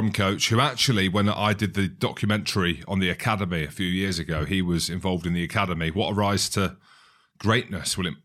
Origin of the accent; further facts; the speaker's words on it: Scotland, United Kingdom; I'm Scottish, mate.